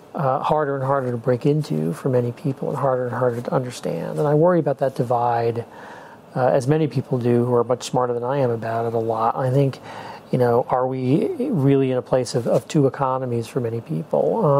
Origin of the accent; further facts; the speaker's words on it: Washington, United States; I grew up in Washington.